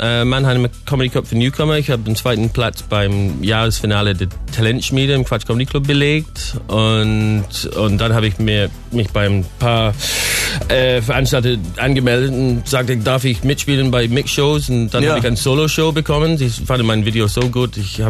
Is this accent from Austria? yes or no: no; Blackpool, North West England, United Kingdom; German is a second language; now in Germany; Ja, ich habe meine Mutter, meine Großmutter besucht und ich war dann in Blackpool und ich habe einen Auftritt gemacht vor meinen eigenen Leuten.